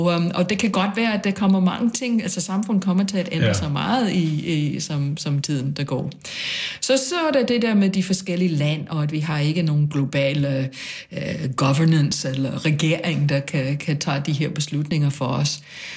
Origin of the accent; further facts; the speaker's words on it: United States; Danish is a second language; selvom jeg er amerikaner og fødsel i hvert fald